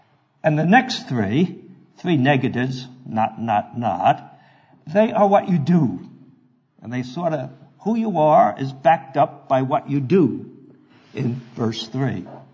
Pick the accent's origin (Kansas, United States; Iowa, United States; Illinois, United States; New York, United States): New York, United States; as I say, growing up in New York, with all the traffic, I had learned early on that I could cut into a line of cars at any speed, at any place, and do it safely.